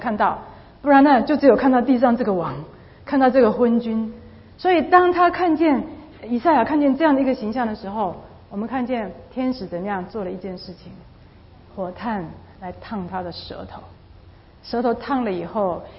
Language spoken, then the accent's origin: Chinese; Taiwan; 就比方说我从台湾来的，我可以听得懂一些台语，我也可以去买东西可以了，但是你叫我用台语讲一篇道，我现在还不行，用台语念圣经也不行。